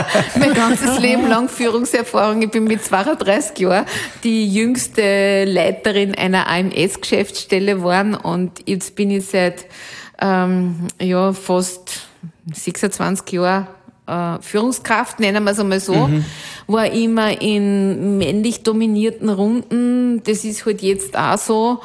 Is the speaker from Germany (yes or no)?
no; Alkoven, Upper Austria, Austria; Also, meine Heimatgemeinde heißt Alkofen